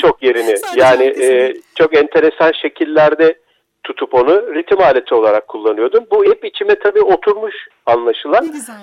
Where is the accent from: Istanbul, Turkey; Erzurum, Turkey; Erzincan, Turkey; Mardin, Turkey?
Erzurum, Turkey; born there; Ben Erzurum'da doğdum. İlk ve orta lise öğrenimi ülkemizin birçok şehrinde tamamladım. Babamın memur olması nedeniyle.